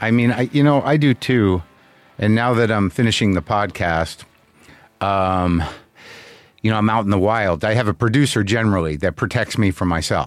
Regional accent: Albuquerque, New Mexico, United States; also born or lived in New Jersey; I grew up in Albuquerque, and I, too, was born in New Jersey.

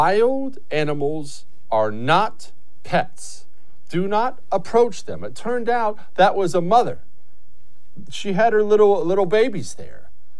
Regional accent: Montana, United States; I grew up in Montana.

